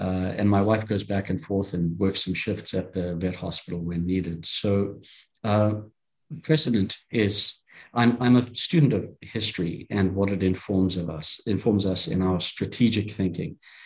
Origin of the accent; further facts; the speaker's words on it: Zimbabwe; I'm originally from Zimbabwe in Africa. I'm a fourth generation African. My family has been there about 120 years. I grew up during a very violent civil war as Rhodesia was becoming Zimbabwe.